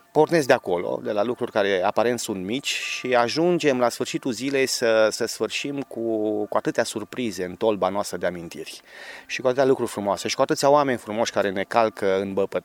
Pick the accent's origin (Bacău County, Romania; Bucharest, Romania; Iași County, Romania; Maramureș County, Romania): Maramureș County, Romania; Este țara Marea Mureșului istoric, este țara Lăpușului cu Horile, este țara Chioarului și eu vin din țara Codrului.